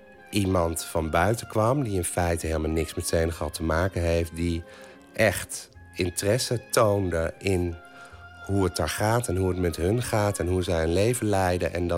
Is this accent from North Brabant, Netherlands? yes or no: yes; North Brabant, Netherlands; now in Amsterdam, Netherlands; Maar ik ben geen oorspronkelijke Amsterdammer. Toen ik opgroeide in Brabant, toen had ik wel een beetje het only gay in the village gevoel